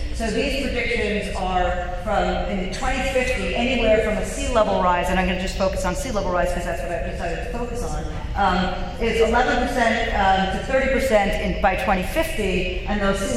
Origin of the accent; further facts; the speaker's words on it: New Jersey, United States; This is a picture I actually took in my hometown down on the Jersey Shore.